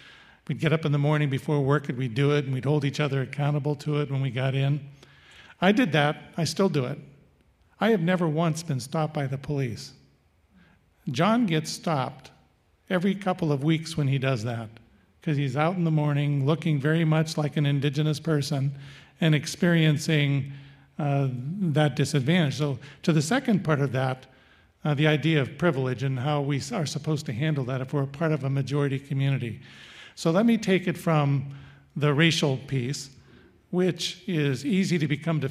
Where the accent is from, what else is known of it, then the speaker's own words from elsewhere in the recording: United States; now in Canada; and by the way, I'm American and Canadian. I did most of my education down south and only a couple years of it up here.